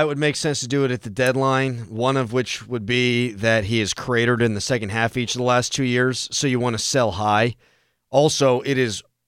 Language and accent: English; Ireland; I'm Irish.